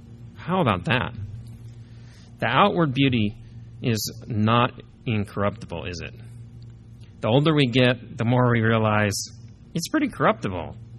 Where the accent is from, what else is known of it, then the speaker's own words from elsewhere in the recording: Midwest, United States; I'm from the Midwest.